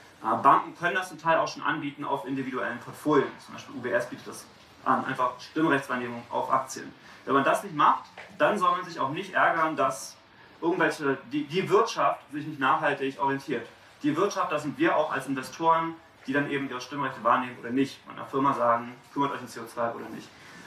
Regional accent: Berlin, Germany; Ich bin aus Berlin

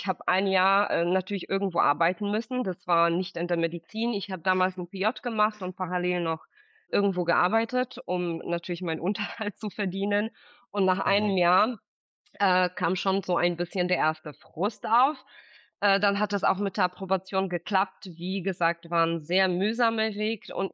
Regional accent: Poland; Also meine Mutter ist Polin, ich bin größtenteils in Polen aufgewachsen und habe ich auch dort studiert

